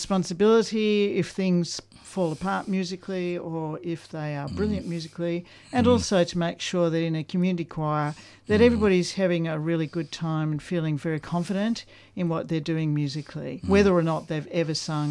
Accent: Beaumaris, Victoria, Australia; Well, I grew up in Beaumaris, so by the sea

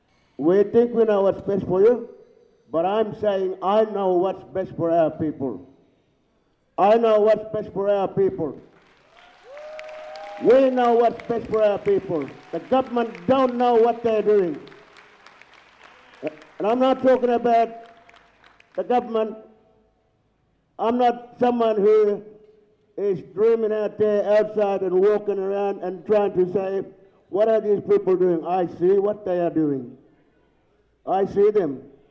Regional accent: Northern Territory, Australia; I come from the Yolngamatta speaking mob in the East Arnhem Land.

